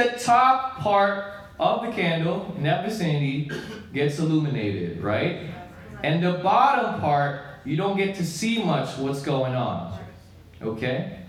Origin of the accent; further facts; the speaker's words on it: Philippines; So I grew up in the Philippines.